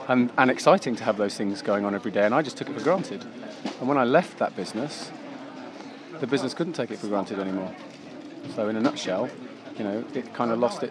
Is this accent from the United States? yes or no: no; Poole, South West England, United Kingdom; I'm from Poole in Dorset.